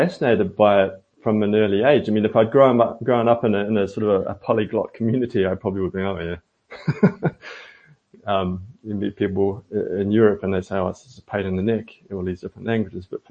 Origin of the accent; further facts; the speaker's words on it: New Zealand; I think growing up in New Zealand, you're so isolated in New Zealand.